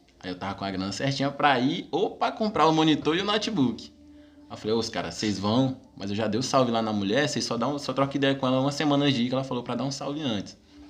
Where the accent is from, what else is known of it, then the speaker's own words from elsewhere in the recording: Bahia, Brazil; ô, a gente é da Bahia, a gente curte muito